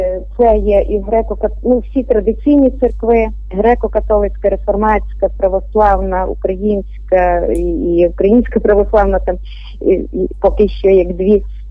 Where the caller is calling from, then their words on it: Mukachevo, Zakarpattia Oblast, Ukraine; Ну, я з Мукачева телефоную